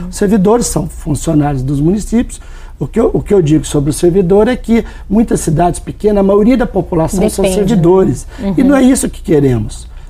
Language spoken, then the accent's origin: Portuguese; Pouso Alegre, Minas Gerais, Brazil; Pouso Alegre é minha cidade natal, cidade que eu vivo, estou vice-prefeito, fui vereador